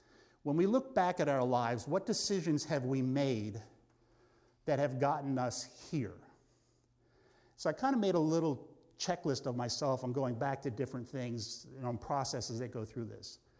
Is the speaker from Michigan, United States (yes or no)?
no; Pennsylvania, United States; born there; All right, I was born in Pennsylvania.